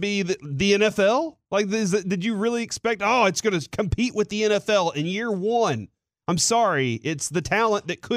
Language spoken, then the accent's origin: English; Dallas, Texas, United States; I say us because I am from Dallas.